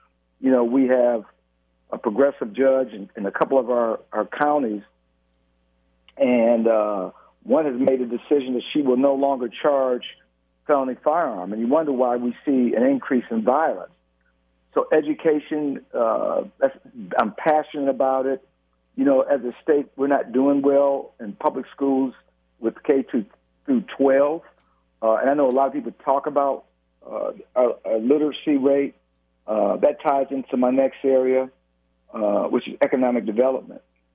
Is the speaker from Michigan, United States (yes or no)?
yes; Detroit, Michigan, United States; As I like to tell people, you know, growing up in Detroit, parents were lifelong Democrats.